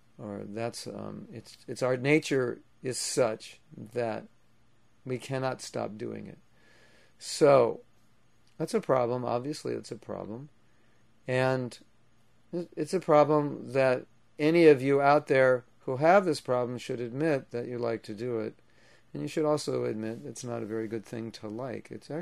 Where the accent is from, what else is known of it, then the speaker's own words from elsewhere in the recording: Los Angeles, California, United States; now in Alachua, United States; And I grew up in Los Angeles, so hunters were like aliens to us. We never met one.